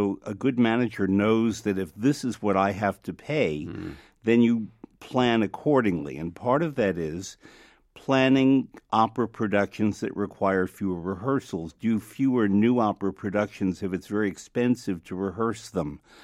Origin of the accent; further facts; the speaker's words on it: New York City, New York, United States; I'm a New Yorker. It affects New York City's image.